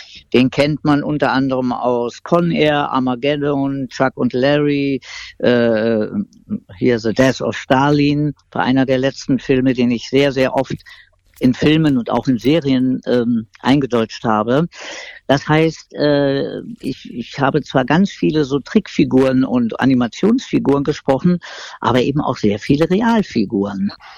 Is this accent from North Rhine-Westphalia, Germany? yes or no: no; Berlin, Germany; also born or lived in Madrid, Spain; Das heißt, ich bin in Spanien geboren, der Papa war Spanier und bin aber, wie sagt der Berliner so schön, aufgewachsen in Berlin, im alten West-Berlin.